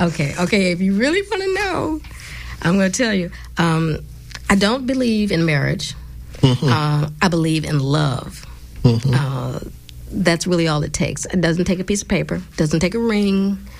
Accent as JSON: {"language": "English", "town": "Detroit", "region": "Michigan", "country": "United States", "said": "Yeah, I'm from Detroit, Michigan. Yay, Detroit!"}